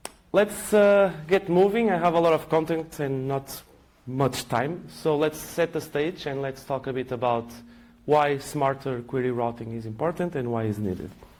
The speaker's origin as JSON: {"language": "English", "country": "Portugal", "second_language": "English", "said": "I come from Portugal."}